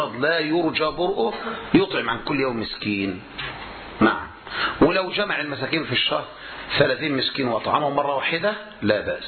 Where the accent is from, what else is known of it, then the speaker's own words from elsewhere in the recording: Egypt; بل عندنا في مصر يقولون مثال، يقولون إيش مثل